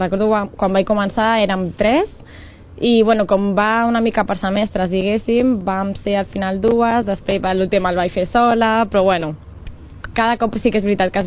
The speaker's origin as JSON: {"language": "Catalan", "town": "Barcelona", "region": "Catalonia", "country": "Spain", "tie": "born there", "lives_now": "Rubí, Spain", "said": "Bueno, vaig néixer a Barcelona, però visc a Rubí."}